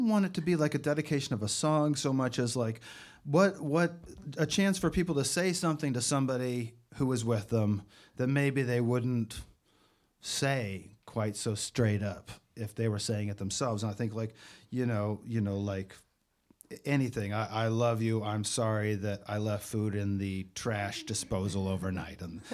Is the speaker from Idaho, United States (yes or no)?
yes; Idaho, United States; like I grew up in Northern Idaho, and I just was never in a community that had like a great connection.